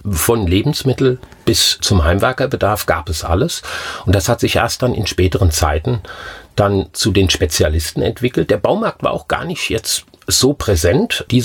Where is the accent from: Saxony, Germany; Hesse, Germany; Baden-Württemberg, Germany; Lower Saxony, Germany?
Hesse, Germany; Wiesbaden; Ich bin in Wiesbaden groß geworden, ja, das stimmt. Ich bin auch Spätaussiedler hier rüber. Angefangen hat es in Wörrstadt 1996 bin ich dann in die Nähe von Oppenheim gezogen